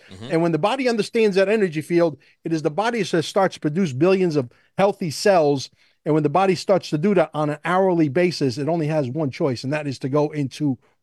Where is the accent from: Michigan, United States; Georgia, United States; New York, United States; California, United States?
New York, United States; because see, this is how you could tell, Jim, that I'm from New York, New Jersey area, because only New York, New Jersey gangsters talk like this.